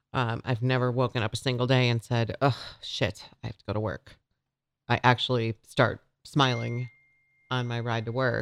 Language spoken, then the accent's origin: English; Midwest, United States; So I was raised in the Midwest, spent most of my adult life in college.